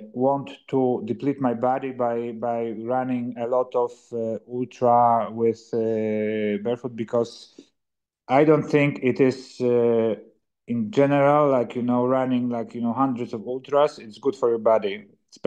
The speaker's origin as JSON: {"language": "English", "country": "Poland", "second_language": "English", "lives_now": "Italy", "said": "I'm originally from Poland, but in Sicily, definitely the weather is better."}